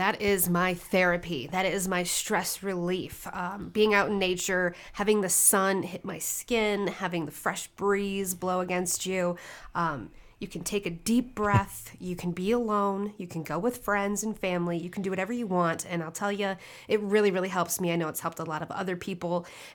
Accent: Chicago, Illinois, United States; I'm from Chicago.

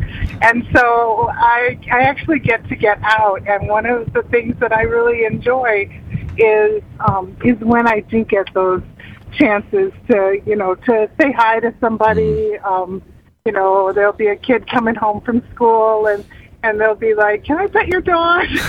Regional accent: Illinois, United States; I'm originally from Illinois too, James.

